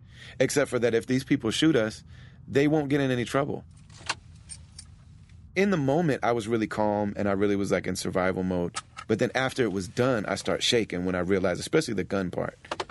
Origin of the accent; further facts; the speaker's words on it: Madison, Wisconsin, United States; born there; And so I was born in Madison, and then we almost immediately started moving around to different cities in the Midwest.